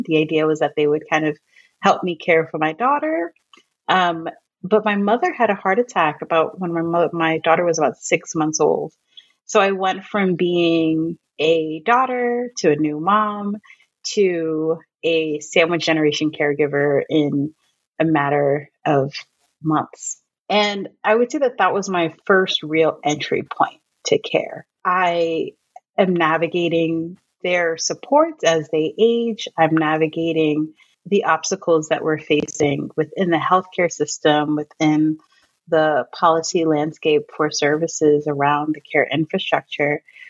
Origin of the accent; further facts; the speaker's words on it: New York, United States; I am a Black Latina. My mother's Puerto Rican. My dad is African American. I'm from New York.